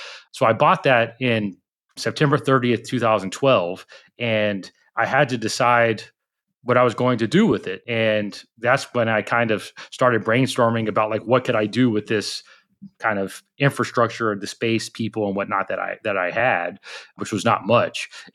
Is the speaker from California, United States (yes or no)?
no; Talladega, Alabama, United States; So I grew up in Talladega, Alabama, and you know, Alabama was really driven by textiles